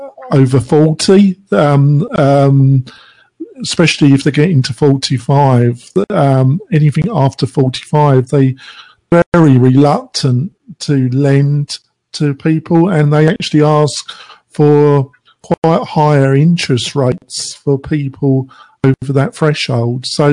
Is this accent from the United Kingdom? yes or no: yes; United Kingdom; now in United States; obviously you can tell by my accent, I'm not originally American. I am an American-British joint citizen and I own property in Britain.